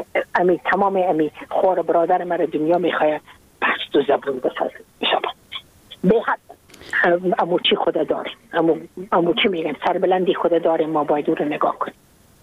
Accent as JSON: {"language": "Persian", "country": "Afghanistan", "said": "ما اید افغان استم، ما مربوط افغانستان استم، من مربوط نیم سرزمین نازمین هستم،"}